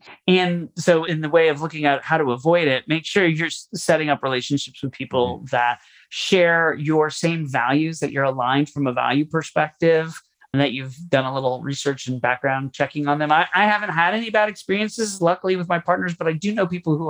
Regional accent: Orlando, Florida, United States; also born or lived in Kansas City; now in Boston, United States; I was living in South Florida. I grew up in Orlando. And my parents still lived there at the time.

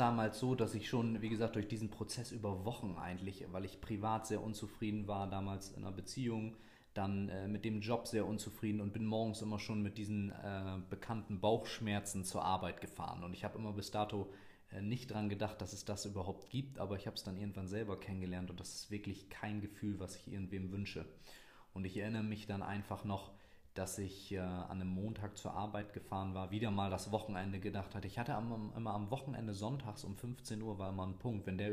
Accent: Oldenburg, Lower Saxony, Germany; Ich komme aus Oldenburg

